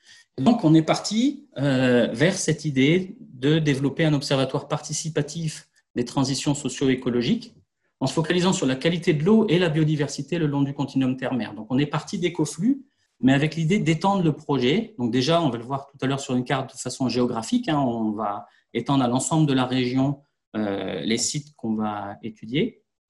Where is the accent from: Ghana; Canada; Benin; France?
France; Brittany; comme on a chez nous en Bretagne, ce qui est la caractéristique de notre territoire